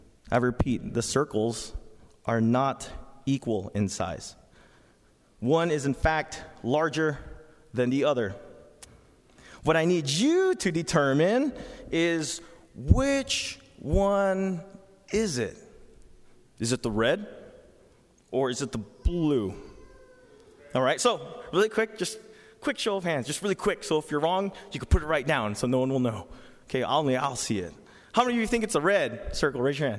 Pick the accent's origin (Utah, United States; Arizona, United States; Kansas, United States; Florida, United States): Kansas, United States; How's your transition from Kansas coming along? Because that's where I came from. I came from the Midwest. Came from a long way.